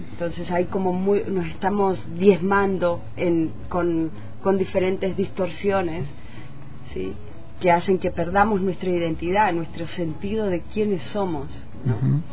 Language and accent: Spanish; Mendoza, Argentina; bueno, vengo de Mendoza y en Mendoza está declarado pueblo no argentino